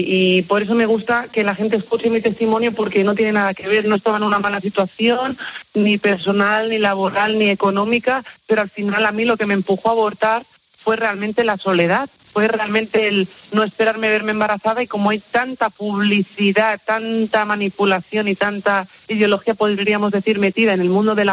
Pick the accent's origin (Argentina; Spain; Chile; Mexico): Spain; Barcelona, Catalonia; born there; me fui a uno de los hospitales de referencia de Barcelona, uno privado, donde yo nací